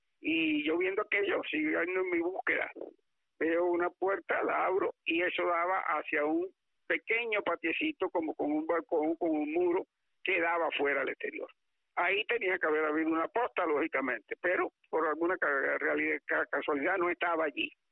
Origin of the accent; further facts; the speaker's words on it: Unión de Reyes, Matanzas, Cuba; que íbamos cogiendo rumbo hacia la ciudad de Matanzas, que distaba 31 kilómetros de Unión de Reyes, mi pueblo